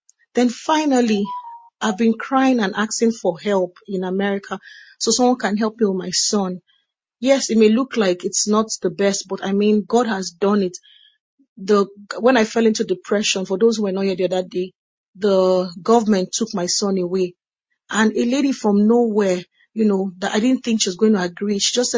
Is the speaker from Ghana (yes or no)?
no; Nigeria; moved away as an adult; I'm from Nigeria to here was about above 16 hours.